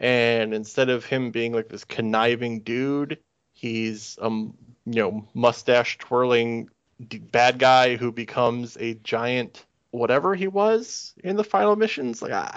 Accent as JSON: {"language": "English", "country": "United States", "said": "As an American guy who has never lived in the UK, I passing knowledge of this."}